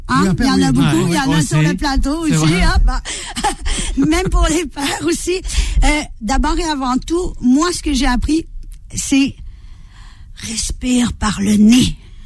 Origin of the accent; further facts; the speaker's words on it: Quebec, Canada; accent: Quebec; Donc oui, c'est du Québec que me vient cet accent. Je suis québécoise